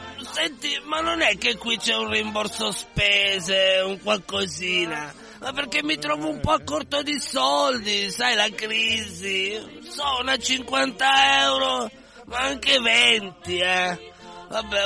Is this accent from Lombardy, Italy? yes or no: no; Turin, Piedmont, Italy; ci tenevo a dire che non sono solo di Torino, sono di Porta Palazzo.